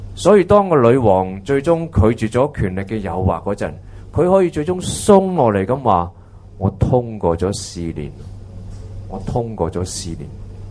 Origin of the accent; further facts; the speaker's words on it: China; 就正正是我们中国人的典故，我们所谓塞翁失马焉知非福一样